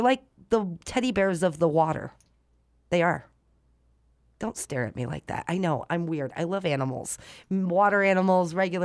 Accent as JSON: {"language": "English", "region": "East Coast", "country": "United States", "said": "I'm from the East Coast. It's been 18 years"}